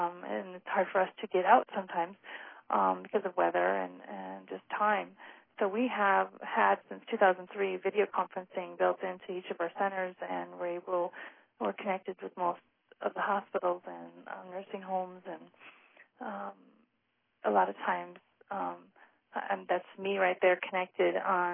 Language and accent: English; Minnesota, United States; I'm actually a Minnesotan, but we have the same exact program over there